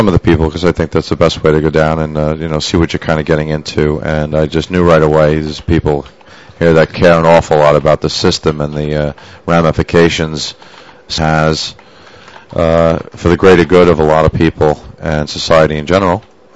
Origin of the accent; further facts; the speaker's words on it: Brooklyn, New York, United States; now in Manhattan, United States; I'm born and raised in Brooklyn, and I've been living in Manhattan for a good 10 or 12 years now, and I have a lot of family in California.